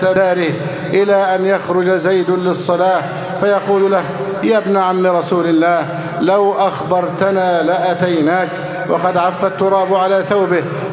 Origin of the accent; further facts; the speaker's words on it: Egypt; اللهم احفظ بلدنا مصر أمنا أمانا، صفاء رخاء